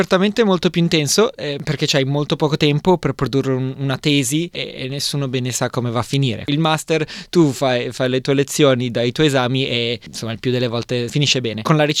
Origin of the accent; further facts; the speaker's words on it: Milan, Lombardy, Italy; now in Australia; io ho 34 anni e sono di Milano. Sono arrivato in Australia per la prima volta quando avevo 17 anni, per 6 mesi, quando facevo il liceo. Dopodiché sono tornato in Italia, sono tornato a Milano